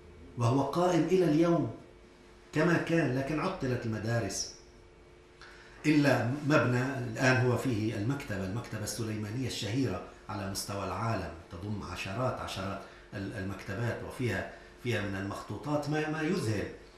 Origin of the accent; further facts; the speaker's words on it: Aleppo, Aleppo Governorate, Syria; نحن عندنا في سوريا إلى الآن مثلا في مدينة حلب نقول جامع العادلية ونقول جامع البهرمية